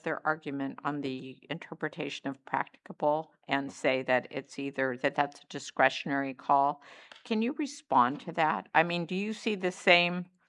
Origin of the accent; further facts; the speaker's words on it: California, United States; I come from the Central Valley in California, and there's a lot of water disputes there.